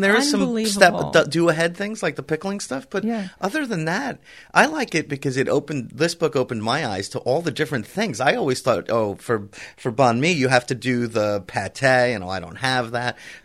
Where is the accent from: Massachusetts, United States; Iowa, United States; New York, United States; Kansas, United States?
New York, United States; especially like me, I'm from New York.